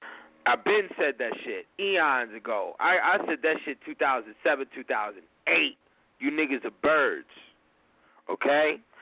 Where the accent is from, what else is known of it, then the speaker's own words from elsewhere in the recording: Midwest, United States; I'm coming from the Midwest. You know what I'm saying? So I'm coming up, it's gang culture everywhere.